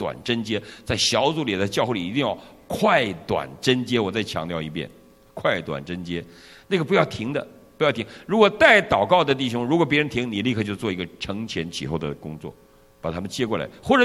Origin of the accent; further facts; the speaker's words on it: China; 我们中国人容易说大话，然后中国人又是好面子